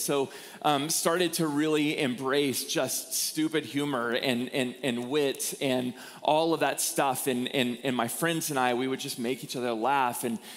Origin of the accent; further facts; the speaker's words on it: Austin, Texas, United States; So for those of you who don't know me, I grew up in Austin, Texas.